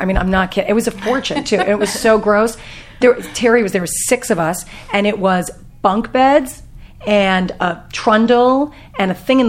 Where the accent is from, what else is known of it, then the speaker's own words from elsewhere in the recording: New York, United States; also born or lived in Los Angeles; now in Orange County, United States; I came from New York, transplanted to LA, and dragged down to Orange County. That's how I think about my life.